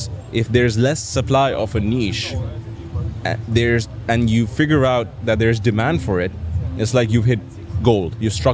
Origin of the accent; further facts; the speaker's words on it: Lebanon; I'm the co-founder of Brands for Less. I've been working on this for 25 years. I'm from Lebanon.